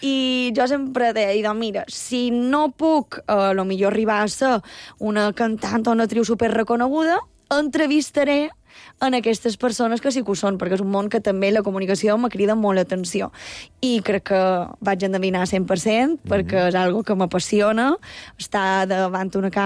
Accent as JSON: {"language": "Catalan", "town": "Pollença", "region": "Balearic Islands", "country": "Spain", "said": "Però és vera que o pollencins tenim com una cosa, un sentiment entre nosaltres."}